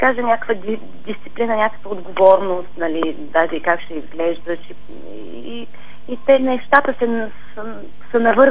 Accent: Laki, Plovdiv Province, Bulgaria; вече не ръководя децата към моя роден град Лъки

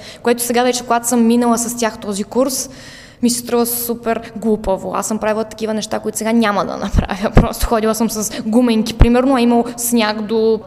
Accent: Varna, Varna Province, Bulgaria; защото съм си от Варна принципно и си живея на морето

